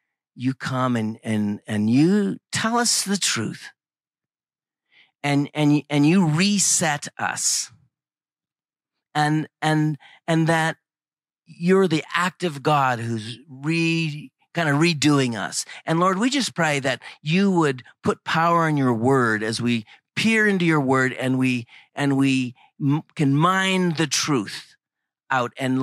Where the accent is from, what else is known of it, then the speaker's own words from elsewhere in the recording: Pacific Northwest, United States; I grew up in the Pacific Northwest in small lumber mill towns.